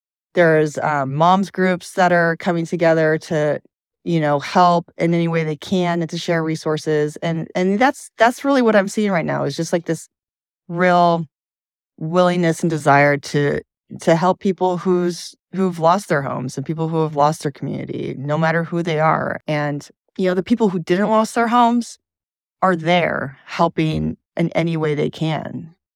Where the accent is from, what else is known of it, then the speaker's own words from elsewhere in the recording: Michigan, United States; Yeah, I mean, of course, there's always like, I grew up in Michigan. And so I still have a lot of friends there, family friends.